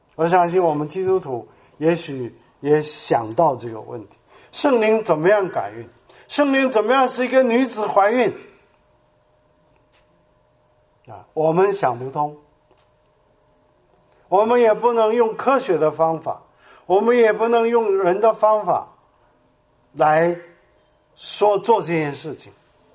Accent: South Korea; also born or lived in China; 去寻我的根啊，我是韩国出生的中国人，去看看我长大的地方

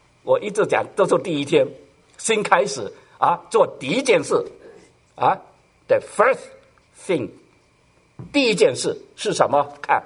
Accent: Guangdong, China; 我们广东人如果是香港来的，如果你是香港来的，就知道了哈

